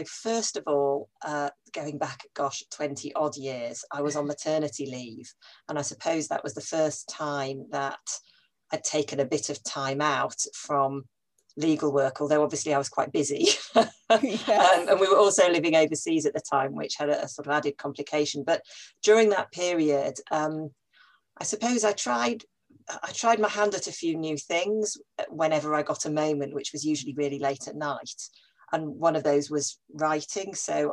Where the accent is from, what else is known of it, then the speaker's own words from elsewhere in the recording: Leeds, Yorkshire and the Humber, United Kingdom; I grew up in Leeds, and although I no longer live up north, I gravitated down south quite a long time ago.